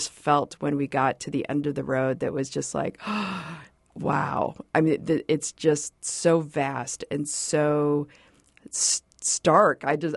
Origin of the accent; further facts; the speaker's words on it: Wisconsin, United States; I grew up in Wisconsin, southwestern Wisconsin. I'm a driftless girl and grew up on a farm.